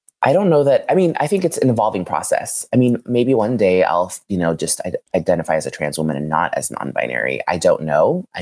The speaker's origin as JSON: {"language": "English", "town": "San Francisco", "region": "California", "country": "United States", "tie": "born or raised there", "said": "Yeah, I grew up here in San Francisco, actually in the Outer Sunset. My parents were refugees from East Africa."}